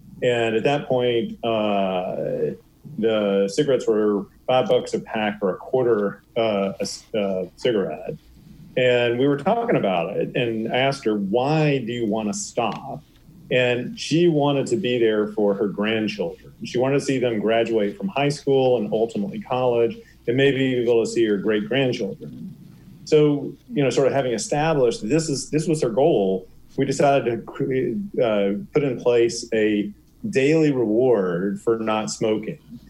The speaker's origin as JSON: {"language": "English", "town": "Shreveport", "region": "Louisiana", "country": "United States", "tie": "born or raised there", "also_born_or_lived": "Boston", "said": "While I grew up in Shreveport, I did a lot of my training around the country, and I was in Boston for the better part of a decade."}